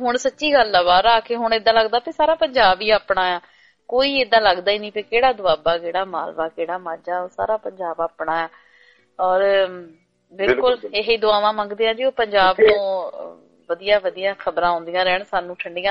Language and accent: Punjabi; Punjab, India; ਜਦੋਂ ਪੰਜਾਬ ਚ ਹੋਈਦਾ ਸੀਗਾ ਰਹੀਦਾ ਸੀ ਉਦੋਂ ਐ ਲੱਗਦਾ ਹੁੰਦਾ ਸੀ ਵੀ ਸਾਲ, ਜਿੱਦਾਂ ਮੈਂ ਦੁਆਬੇ ਤੋਂ ਹੁੰਦੀ ਸੀ